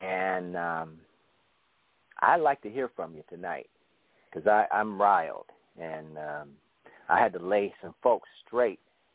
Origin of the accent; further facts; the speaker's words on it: Cleveland, Ohio, United States; You know, I'm from Cleveland, and we come strong in the paint.